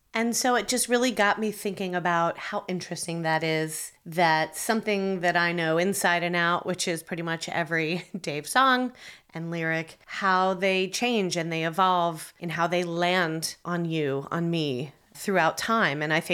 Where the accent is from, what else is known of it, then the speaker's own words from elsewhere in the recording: New Jersey, United States; So last month, I was in my home state of New Jersey